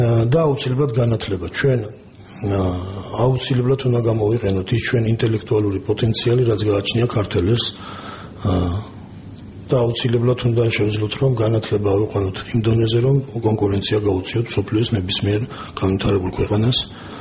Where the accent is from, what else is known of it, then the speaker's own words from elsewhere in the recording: Tbilisi, Georgia; თბილისში დავიბადე ტრადიციულ ქართულ ოჯახში, საბურთალოზე.